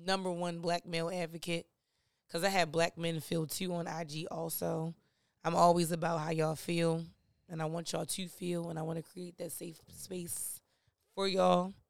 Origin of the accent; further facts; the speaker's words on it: Baltimore, Maryland, United States; Yo, because I'm from Baltimore. I have to put us on.